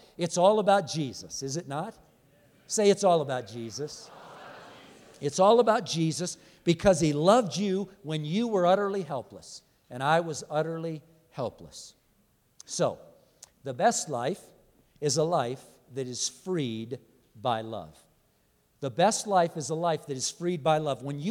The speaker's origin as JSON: {"language": "English", "region": "California", "country": "United States", "said": "I was from Southern California."}